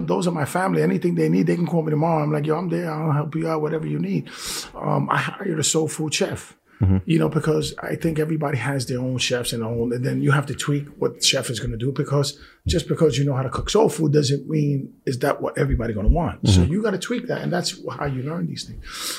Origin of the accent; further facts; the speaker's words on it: New York City, New York, United States; I'm from the Bronx. I'm Puerto Rican.